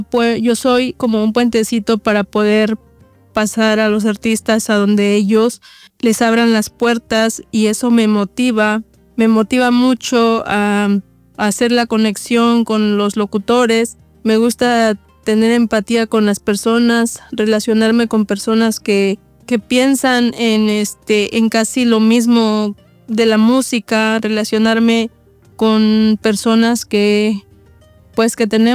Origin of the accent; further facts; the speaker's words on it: Mexico; now in Indianapolis, United States; vivo en Indianápolis, Indiana. Soy de México.